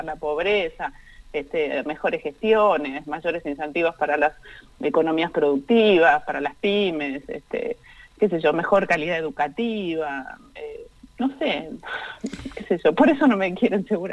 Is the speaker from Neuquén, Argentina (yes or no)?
yes; San Martín de los Andes, Neuquén, Argentina; yo soy de San Martín de los Andes y la verdad es que el pueblo está desbordado